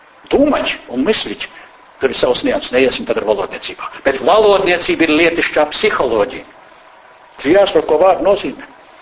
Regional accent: Valmiera, Valmiera Municipality, Latvia; Šis studiju kurs pirmoreiz sākās 1997. Gadā manā dzimtajā pilsētā Valmierā.

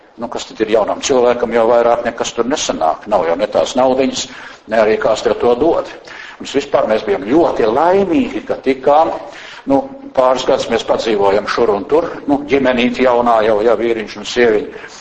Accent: Valka, Valka Municipality, Latvia; born there; Es esmu piedzimis Valkā kara laikā. Nu, lielais otrais pasaules karš, kas nu bija, vai ne, es piedzimu Valkā 42. Gadā, 1900, protams, nu pagājušā gadsimta

